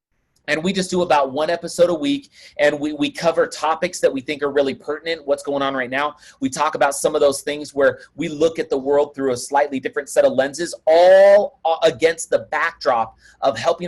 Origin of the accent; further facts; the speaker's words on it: Oakland, California, United States; I grew up in Oakland, California, okay? And so I was an Oakland Athletics fan.